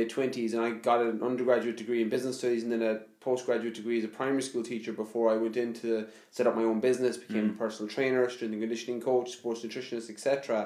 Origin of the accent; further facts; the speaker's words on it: Ireland; but as an Irish person, one, you don't know the English curriculum